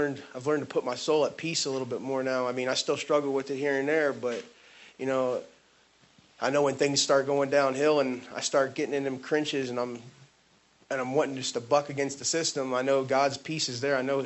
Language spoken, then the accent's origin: English; Northport, Florida, United States; I'm from Northport, Florida. I'm 27 years old